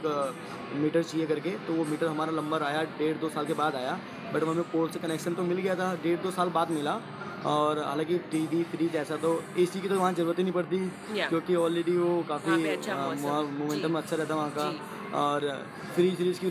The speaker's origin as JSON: {"language": "Hindi", "region": "Uttarakhand", "country": "India", "tie": "born or raised there", "said": "तो हम daily 4 kilometre up down करते थे 4 जाना 4 आना 8 किलोमीटर डेली होता था एक्चुअली उत्तराखंड में मुझे सबसे बेस्ट जो सीजन लगता समर का लगता था"}